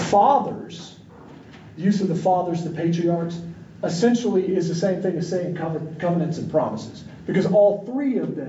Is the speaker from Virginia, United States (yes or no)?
yes; Martinsville, Virginia, United States; if I say I'm from Martinsville, Virginia, that's where I came from. That's where I was descended from. But it's not what I'm limited by. I don't live there anymore.